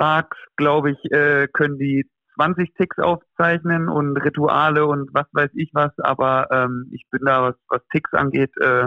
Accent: Flensburg, Schleswig-Holstein, Germany; Ich bin in Clues aufgewachsen, quasi 5 Minuten fußläufig zum Strand nach unten

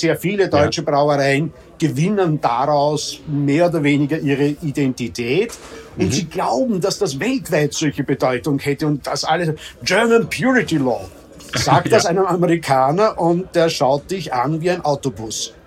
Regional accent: Austria; Ich sage mal als Österreicher

